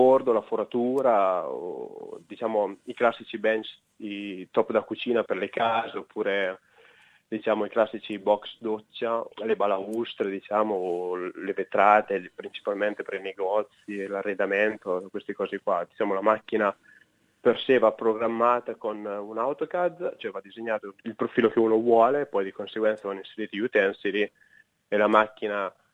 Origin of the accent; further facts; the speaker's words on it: Senigallia, Marche, Italy; now in Australia; Ho 37 anni, sono originario di Senigallia, nelle Marche, e sono un perito elettrotecnico.